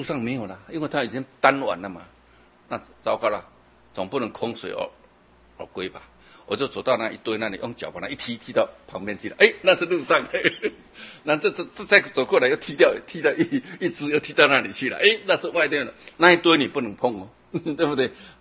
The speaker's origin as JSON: {"language": "Chinese", "region": "Yilan County", "country": "Taiwan", "said": "我们宜兰人很佩服他"}